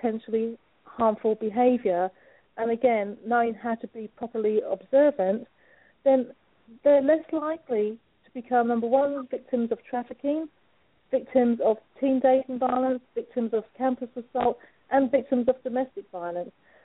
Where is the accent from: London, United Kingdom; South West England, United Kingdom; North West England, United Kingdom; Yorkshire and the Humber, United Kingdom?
London, United Kingdom; now in United States; I'm not from the United States, so I'm from London, but mm-hmm. No, moved here back in 2004.